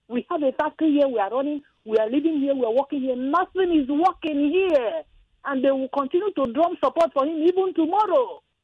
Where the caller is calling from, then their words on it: Matogu, Ogun, Nigeria; I'm calling from Matogu, Ogun State.